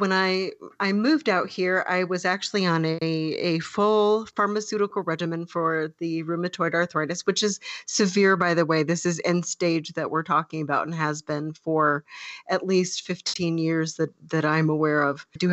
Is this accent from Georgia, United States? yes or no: yes; Atlanta, Georgia, United States; moved away; Yes. Yes. We are from Atlanta, Georgia, originally, and the weather there is so